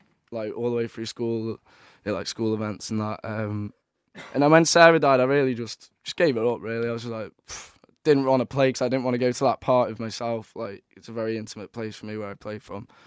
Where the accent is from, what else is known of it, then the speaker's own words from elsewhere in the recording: Mold, Wales, United Kingdom; Mould in North Wales.